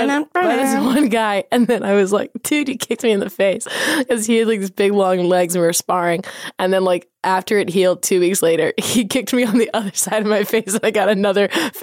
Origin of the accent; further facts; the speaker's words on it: Philadelphia, Pennsylvania, United States; now in New York, United States; because I'm from Philly, and then I've been living in New York for the past 4.5 years, and I think I didn't realize how bad things smell.